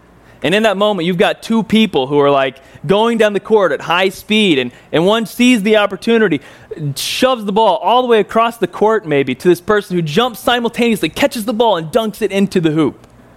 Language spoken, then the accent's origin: English; Stillwater, Oklahoma, United States; I'm from Oklahoma. We lived in Stillwater, Oklahoma, and he commuted to Ponca City, Oklahoma, where he had a CPA firm.